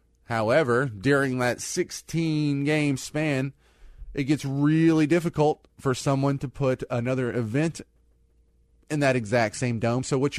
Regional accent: Texas, United States; I grew up in Texas. I remember when we got our lottery when I was a kid.

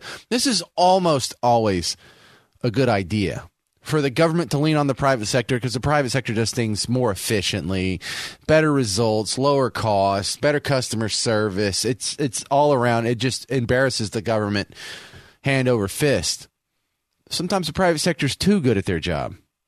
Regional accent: the South, United States; I'm from the South, and this is craziness.

